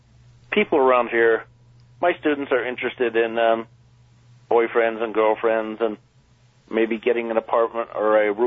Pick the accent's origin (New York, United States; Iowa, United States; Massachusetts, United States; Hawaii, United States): Iowa, United States; You know, I am from Iowa originally, and it's reminded me a lot of my home in Iowa.